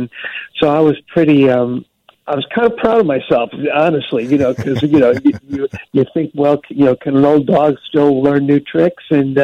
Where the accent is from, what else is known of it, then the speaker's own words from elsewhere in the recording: Oak Lawn, Illinois, United States; it was nice to have our first show be, within a few minutes of where I grew up down in Oak Lawn on the south side.